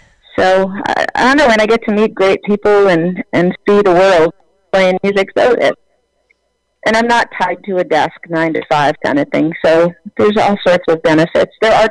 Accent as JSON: {"language": "English", "region": "Saskatchewan", "country": "Canada", "tie": "born or raised there", "said": "Growing up, I'm from Western Canada originally, so Saskatchewan, the area"}